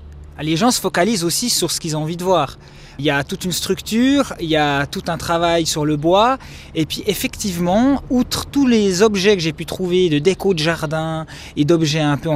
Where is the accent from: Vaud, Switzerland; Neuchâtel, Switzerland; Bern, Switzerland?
Neuchâtel, Switzerland; je suis neuchâtelois depuis toujours